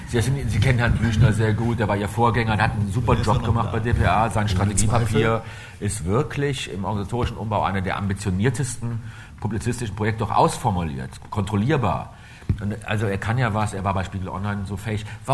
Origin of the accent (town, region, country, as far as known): Eifel, Germany